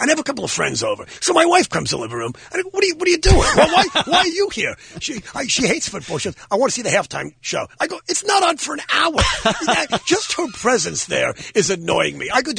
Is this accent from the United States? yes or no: yes; New York, United States; I started out in San Francisco doing stand-up, even though I'm from New York